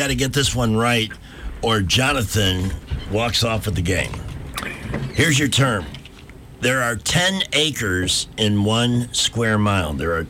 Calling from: Canada; I'm calling from Canada.

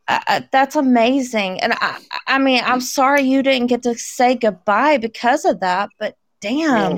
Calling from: Texas, United States; Texas. Oh, East Texas.

